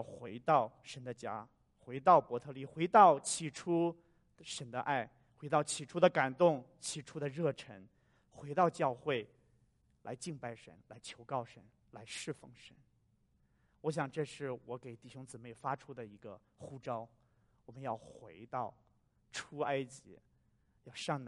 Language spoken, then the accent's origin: Chinese; China; 恐怕这是我们中国人常说的共患难易共富贵难啊。